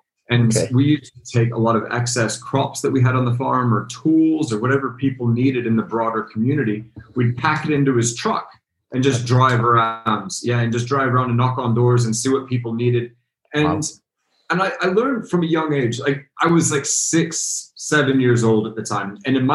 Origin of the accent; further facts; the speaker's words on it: Denver, Colorado, United States; Oh, so I grew up in Denver, Colorado, like outside of Denver. So I'm a Colorado boy originally, and I would spend my the summers on the farm.